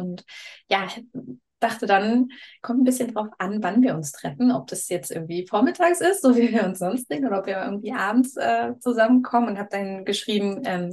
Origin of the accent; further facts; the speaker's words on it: North Rhine-Westphalia, Germany; ich bin, ja, ich komme hier aus dem Rhein-Sieg-Kreis, also ich bin ganz nah bei dir